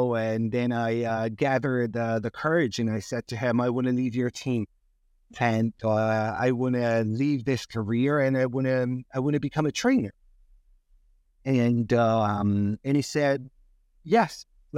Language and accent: English; Italy; moved away as an adult; now in United Kingdom; So I'm from Italy originally. I moved to the UK in 2010